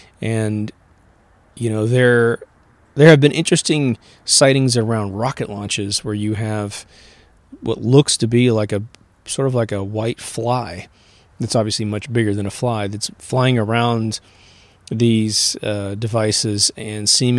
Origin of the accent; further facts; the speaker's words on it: Kansas, United States; But what's strange is growing up in Kansas with tons of crops like wheat and hay to feed the animals